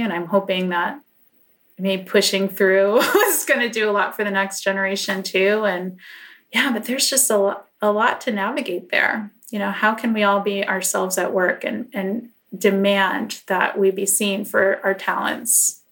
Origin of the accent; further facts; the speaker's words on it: New York, United States; moved away as an adult; now in Los Angeles, United States; So I grew up in New York, but I came out to LA in 2007